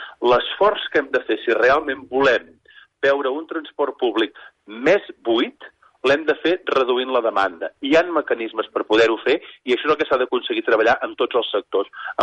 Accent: Sallent, Catalonia, Spain; jo soc de Sallent

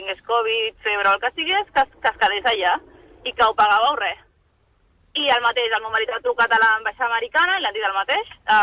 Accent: Cabrils, Catalonia, Spain; Nosaltres som de Cabrils

